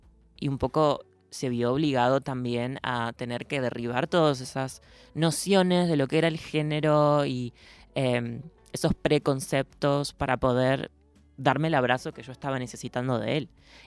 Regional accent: Diamante, Entre Ríos, Argentina; now in Buenos Aires, Argentina; no escapando de Diamante, de mi pueblo, sino más bien viniendo a vivir la vida que quiero vivir acá.

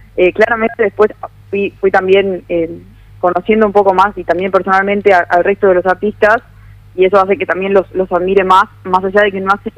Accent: Buenos Aires, Argentina; Yo nací en Capital Federal y siempre viví acá.

